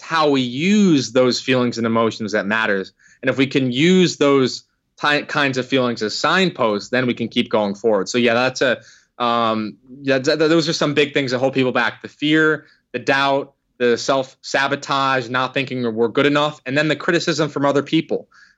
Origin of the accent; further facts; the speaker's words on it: Connecticut, United States; I grew up in Connecticut, so I played on the top summer travel baseball teams.